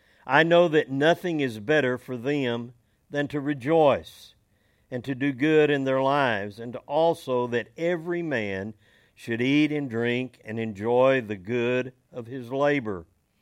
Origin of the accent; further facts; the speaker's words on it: Odessa, Texas, United States; and I grew up out in Odessa in West Texas, very similar to here.